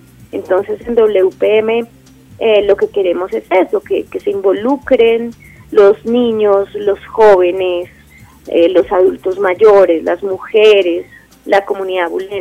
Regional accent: Colombia; Somos bastantes poetas colombianos que pertenecemos a WPM

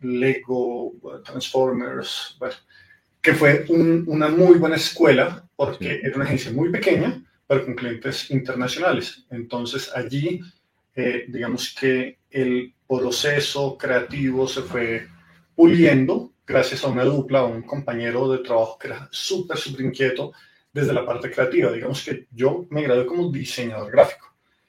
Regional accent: Cali, Valle del Cauca, Colombia; now in Bogotá, Colombia; me dieron la oportunidad de trabajar en una agencia en Bogotá. Me vine de Cali para Bogotá, sin dudarlo.

